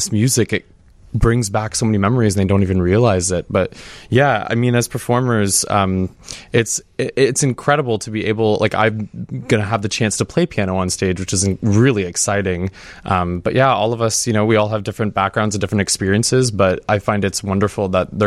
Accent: Canada; I'm Canadian

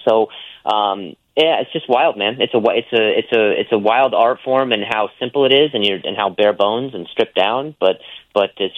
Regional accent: Midwest, United States; So Chicago is very special in that I love the Midwest. I'm from the Midwest.

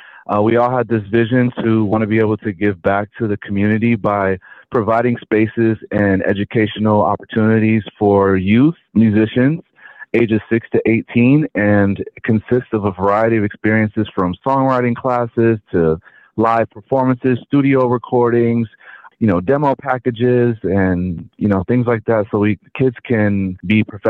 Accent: California, United States; because I'm from Southern Cali, where there's a lot of music culture.

